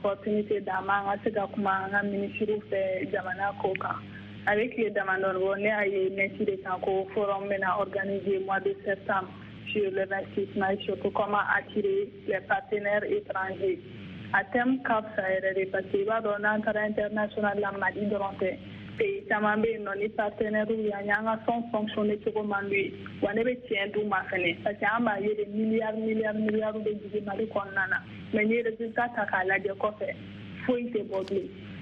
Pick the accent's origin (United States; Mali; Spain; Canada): Mali; je suis malienne